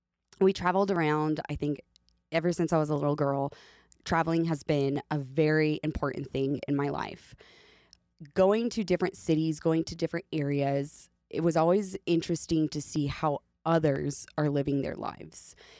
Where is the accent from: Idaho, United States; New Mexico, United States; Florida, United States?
Idaho, United States; also born or lived in Washington; I was born in Washington. I was raised in Idaho.